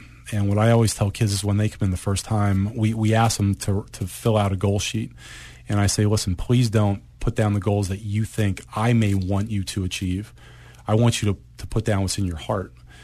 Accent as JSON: {"language": "English", "town": "Shamokin", "region": "Pennsylvania", "country": "United States", "tie": "born or raised there", "said": "And growing up in Shamokin, you know"}